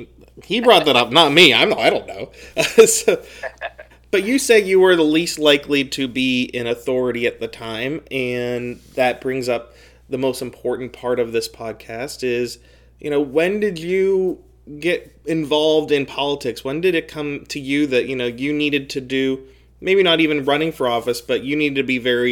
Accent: Pittsburgh, Pennsylvania, United States; I have family from Providence, though I grew up in Pittsburgh, and we actually have a little bit in common.

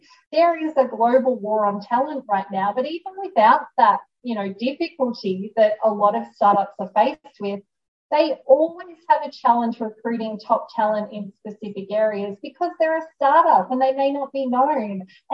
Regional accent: Australia; now in United States; I grew up in Australia

